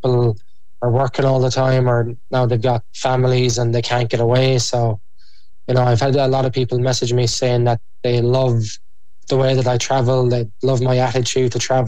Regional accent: Ireland; just being Irish, like, you kind of, when people are giving you something or asking you if you want anything, you're like, ah, no, sure, I'm grand, I'll be fine.

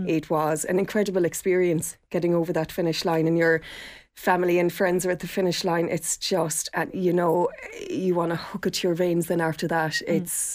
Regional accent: Tralee, County Kerry, Ireland; I'm from Anna in Tralee, just outside Tralee.

